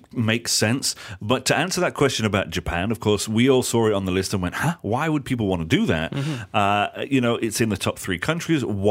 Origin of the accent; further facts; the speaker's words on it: England, United Kingdom; now in Malaysia; Dude, I'm English, you know.